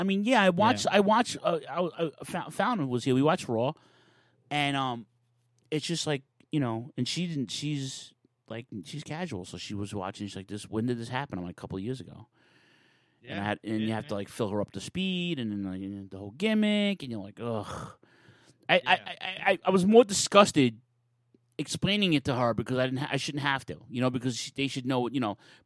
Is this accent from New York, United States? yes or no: yes; Queens, New York, United States; because I'm from Queens as well.